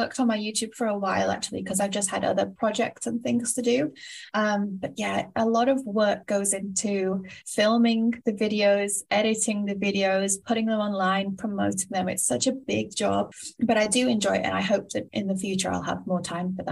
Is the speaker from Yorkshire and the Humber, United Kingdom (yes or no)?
yes; Sheffield, Yorkshire and the Humber, United Kingdom; moved away as an adult; now in Sydney, Australia; originally from Sheffield, which is a city in the north of the UK. I've been teaching English for over 5 years now, and I moved to Sydney, Australia in 2018.